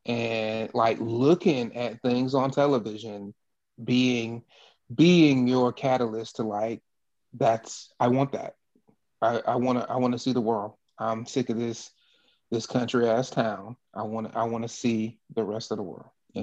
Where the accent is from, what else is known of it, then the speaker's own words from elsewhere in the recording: Nutbush, Tennessee, United States; When she talked about growing up in Nutbush, which I did, I had no idea Nutbush, Tennessee was actually a place.